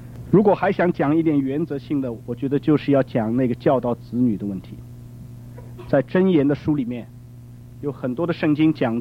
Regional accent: China; 但是这一点因为我们中国人的传统对于这个孝顺解释的有的时候解释的很严谨

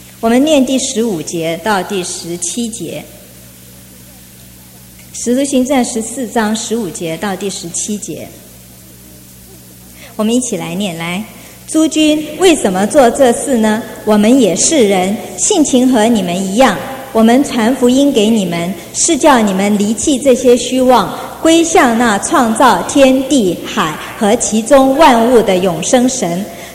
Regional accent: China; 我们中国人常说，我这一辈子凭良心做事，为什么我有罪？

